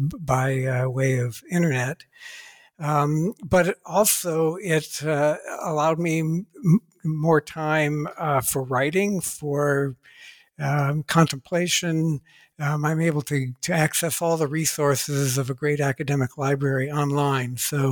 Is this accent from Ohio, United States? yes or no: yes; Ohio, United States; I was born and raised in Ohio, USA. Grew up on a little patch of land between two industrial areas